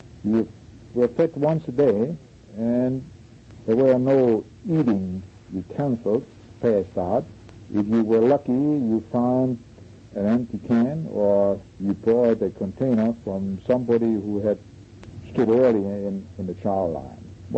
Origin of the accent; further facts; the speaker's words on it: Weimar, Thuringia, Germany; English is a second language; we came to my hometown, Weimar.